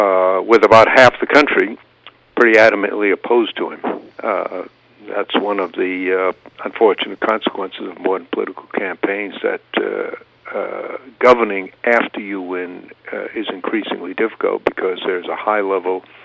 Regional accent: Maine, United States; First, I come from Maine, which is a relatively small state, in which there is a high level of personal contact with voters.

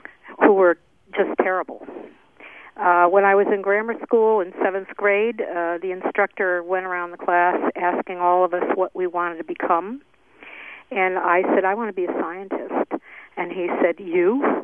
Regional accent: Hamden, Connecticut, United States; I'm from Hamden.

